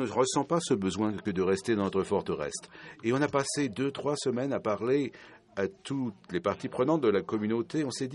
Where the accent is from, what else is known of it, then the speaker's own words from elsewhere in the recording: Egypt; moi je suis d'Égypte, et je connais le désert